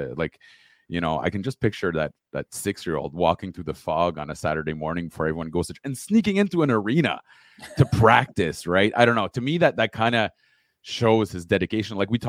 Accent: Ottawa, Ontario, Canada; and I grew up in Ottawa.

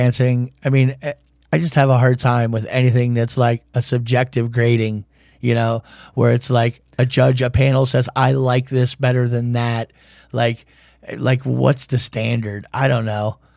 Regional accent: Florida, United States; you know, growing up in Florida, it's not like there's, I'm going to find like

